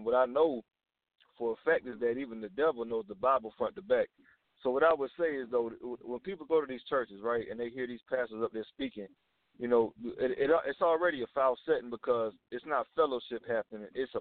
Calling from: Georgia, United States; I'm calling from Georgia.

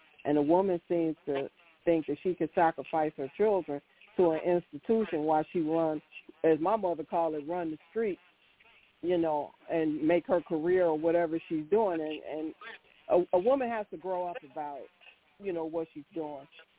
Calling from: North Carolina, United States; I'm calling from North Carolina.

